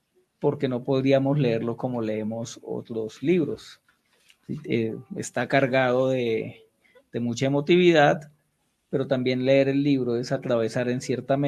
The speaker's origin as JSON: {"language": "Spanish", "town": "Cúcuta", "region": "Norte de Santander", "country": "Colombia", "said": "Yo soy cucuteño"}